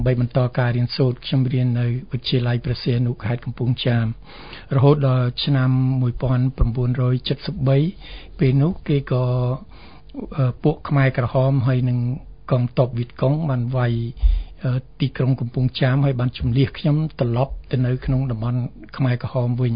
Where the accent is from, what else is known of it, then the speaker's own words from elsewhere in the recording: Krouch Chhmar, Kampong Cham, Cambodia; ស្រុកកំណើតខ្ញុំនៅក្នុងស្រុកក្រូចឆ្មាខេត្តកំពង់ចាម